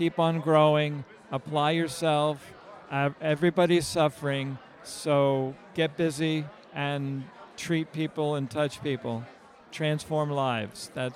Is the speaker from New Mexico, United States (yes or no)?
yes; New Mexico, United States; I'm a doctor of oriental medicine from New Mexico.